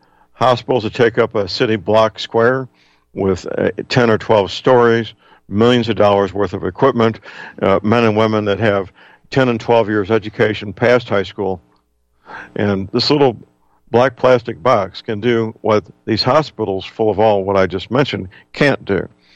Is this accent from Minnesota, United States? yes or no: no; St. Louis, Missouri, United States; You'll get a nice, polite man or woman in St. Louis, my hometown, answering the phone